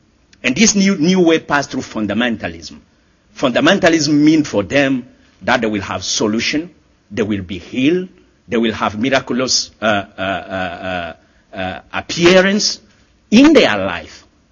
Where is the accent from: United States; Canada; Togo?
Togo; this new trend of fundamentalism in my home country, it's Togo